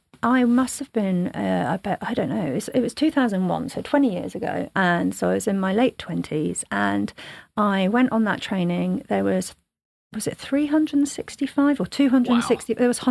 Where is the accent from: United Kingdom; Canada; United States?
United Kingdom; Midlands; But I'm originally from the Midlands, not that you can tell because I don't have the accent, but I could easily slip back into it.